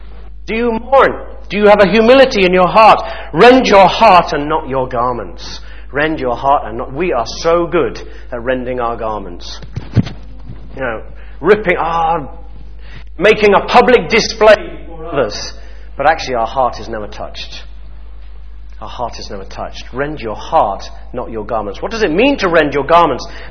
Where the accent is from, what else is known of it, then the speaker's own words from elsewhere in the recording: England, United Kingdom; Now, we as English people are not usually very wholehearted people.